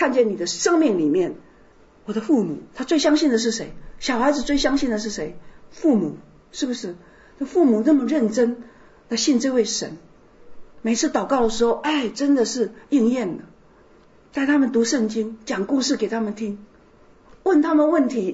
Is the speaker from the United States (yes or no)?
yes; United States; 我在美国，我是美国人，我生在美国